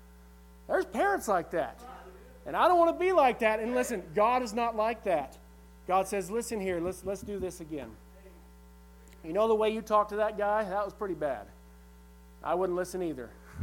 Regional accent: Oak Ridge, Tennessee, United States; I mean, I grew up in Oak Ridge, but I can't explain what Albert Einstein did.

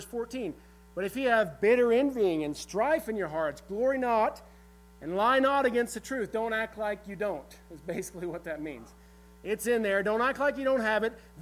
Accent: Oak Ridge, Tennessee, United States; I mean, I grew up in Oak Ridge, but I can't explain what Albert Einstein did.

